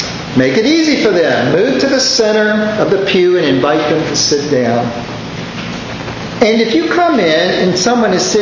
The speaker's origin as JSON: {"language": "English", "town": "Richmond", "region": "Virginia", "country": "United States", "tie": "born or raised there", "said": "I grew up in the East End of Richmond without much money, so I tend to be super frugal."}